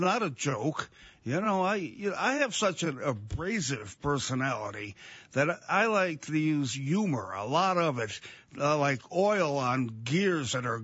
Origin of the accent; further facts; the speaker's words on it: Ireland; I'm 300 pounds, and I got a brown belt in Hapkido, and I'm an Irishman.